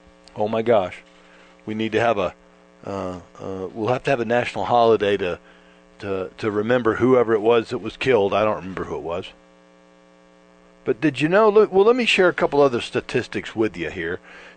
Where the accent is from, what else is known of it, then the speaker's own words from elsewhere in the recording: the South, United States; I'm from the South, and I like that.